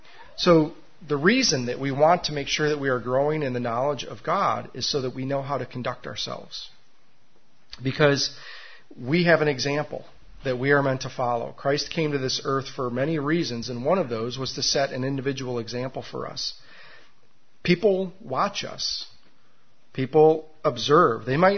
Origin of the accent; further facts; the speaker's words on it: Farmington Hills, Michigan, United States; some of you may remember the house that I grew up in Farmington Hills.